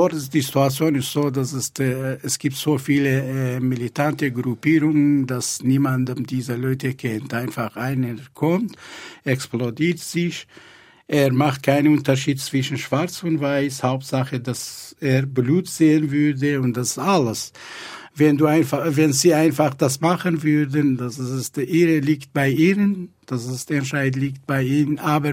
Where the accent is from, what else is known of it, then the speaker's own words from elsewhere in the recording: Iraq; German is a second language; als Iraker, wenn ich nach Hause gehe